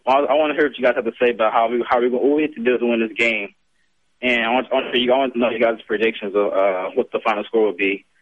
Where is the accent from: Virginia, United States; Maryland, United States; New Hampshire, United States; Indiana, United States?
Indiana, United States; Indianapolis; I'm from Indianapolis, Indiana.